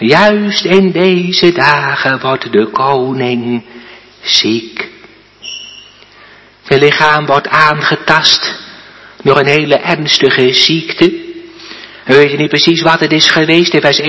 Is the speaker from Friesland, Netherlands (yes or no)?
yes; Oosterwolde, Friesland, Netherlands; born there; toen ik een zondag in Oosterwolde voorging, mijn geboorteplaats.